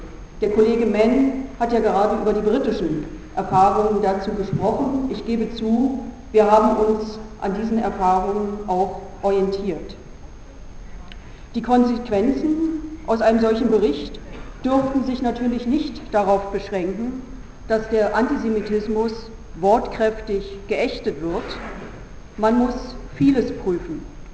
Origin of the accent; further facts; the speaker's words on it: Berlin, Germany; ich bin Berlinerin.